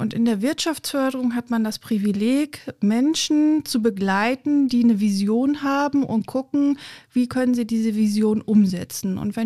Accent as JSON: {"language": "German", "town": "Bassum", "region": "Lower Saxony", "country": "Germany", "tie": "born there", "said": "Ich bin geboren im Landkreis Diepholz, also gleich um die Ecke in Bassum. Bin dann zum Studieren nach Greifswald, Bremen, Wien und Vechta gegangen und habe in der Schulzeit noch ein Jahr in den USA verbracht."}